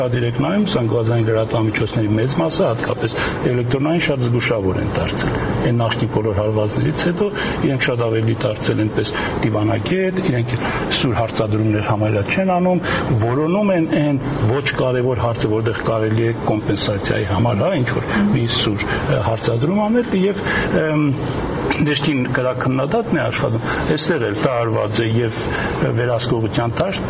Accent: Gyumri, Shirak, Armenia; ես որպես գյումրեցի

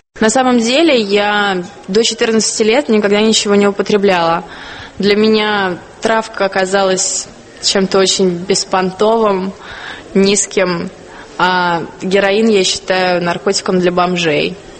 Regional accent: Moscow, Russia; Мне сейчас 20 лет. Родилась я, выросла в Москве, в очень обеспеченной семье.

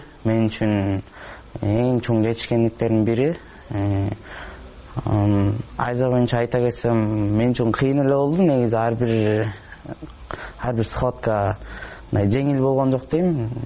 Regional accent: Tereksuu, Jalal-Abad Region, Kyrgyzstan; Өзүм мен Жалал Абад областына караштуу Токтоло районунун Терексуу деген айылында туулуп өскөм. Ал жакта 7-нчи класска чейин окугам.

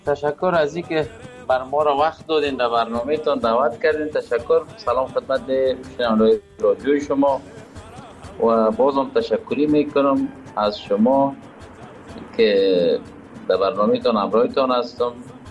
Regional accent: Kabul, Afghanistan; now in Pakistan; از وطن دور هستم، دور از کابل جان هستیم، دور از افغانستان هستیم، دلتنگ هم و هوا آمدیم. فعلا پاکستان هستم

